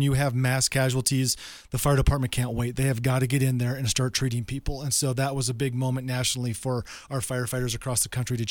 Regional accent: Minnesota, United States; Yep. Born and raised in Minnesota, yep.

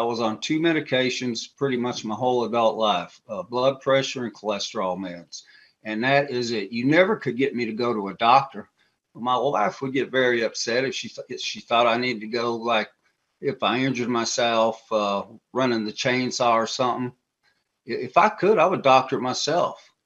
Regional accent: Hawaii, United States; I'm from Hawaii, okay? I call myself now, I'm a Hawaiian redneck down here in the southeast panhandle of Florida.

